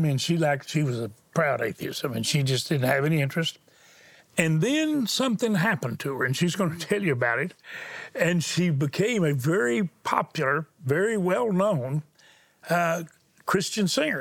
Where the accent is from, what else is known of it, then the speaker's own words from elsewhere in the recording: Houston, Texas, United States; born there; I was born in Houston.